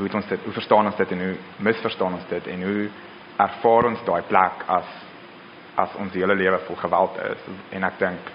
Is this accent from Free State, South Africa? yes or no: no; Pretoria, Gauteng, South Africa; Ek kom van Pretoria af, so ek ken die stad baie goed.